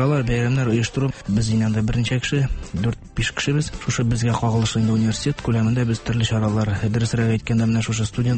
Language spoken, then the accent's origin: Tatar; Tatarstan, Russia; born there; Арча районыннан тумышым белән.